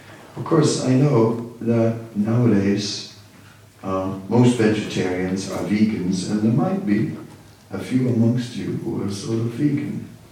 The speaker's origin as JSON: {"language": "English", "country": "Netherlands", "said": "it puzzled me because I'm from the Netherlands and, you know, it's one of those countries where you got so many cows."}